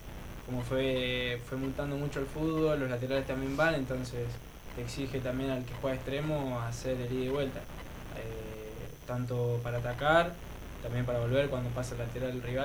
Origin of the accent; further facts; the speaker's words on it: La Plata, Buenos Aires Province, Argentina; Yo en realidad, bueno, mi familia es de Pehuajó, pero uh-huh. yo me crié en La Plata.